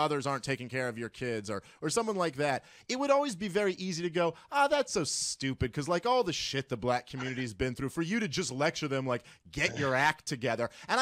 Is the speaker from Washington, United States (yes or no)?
no; Brooklyn, New York, United States; I grew up in Brooklyn, which is basically just considered white to be a Jewish kid